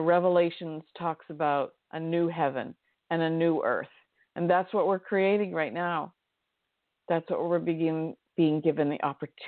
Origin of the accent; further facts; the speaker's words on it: Maine, United States; I grew up in Maine, the great state of Maine. I'm very proud to be from the great state of Maine.